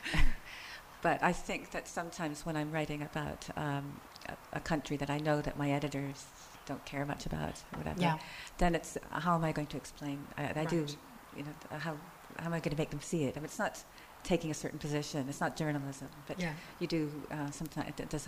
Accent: Turkey; I think about growing up in Turkey, I think what changed me was having lots of Turkish friends.

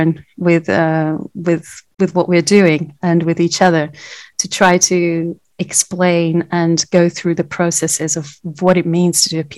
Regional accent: Brazil; first language Portuguese; English is a second language; now in United Kingdom; my first language is Portuguese. And I came all the way from Brazil to study Brazil in the UK.

